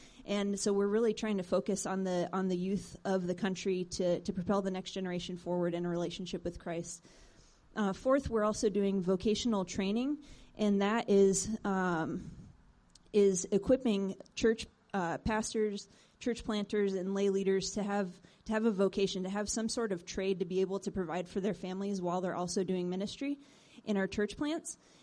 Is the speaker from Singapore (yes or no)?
no; Iowa, United States; I was born and raised in Iowa, but, you know, it's kind of funny when you spend a couple of years in Africa living over there